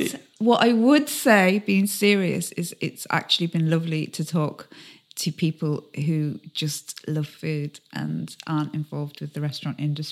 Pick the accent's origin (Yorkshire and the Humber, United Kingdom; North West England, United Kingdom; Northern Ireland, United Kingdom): North West England, United Kingdom; Carlisle; I'm from Carlisle, you know. I've seen it all.